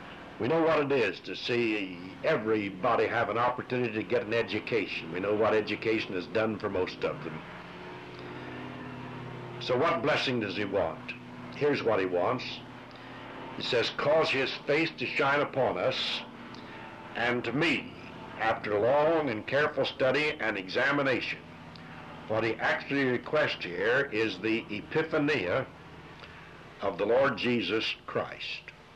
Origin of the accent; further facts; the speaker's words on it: United States; You know, I'm an American. I love my country.